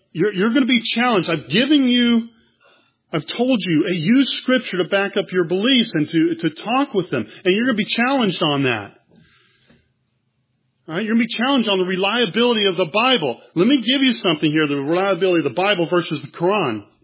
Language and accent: English; California, United States; Growing up in California, I didn't see any Muslims.